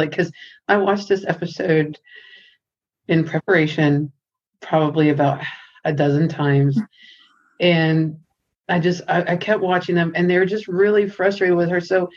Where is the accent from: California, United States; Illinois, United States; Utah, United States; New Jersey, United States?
California, United States; and plus I'm from California.